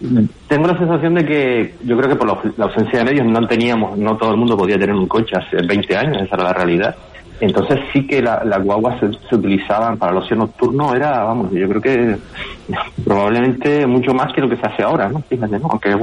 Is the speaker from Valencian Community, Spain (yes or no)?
no; Telde, Canary Islands, Spain; siempre he vivido en Telde